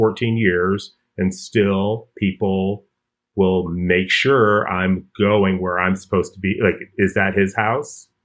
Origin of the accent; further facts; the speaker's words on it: Chicago, Illinois, United States; But I mean, I grew up in Hyde Park in Chicago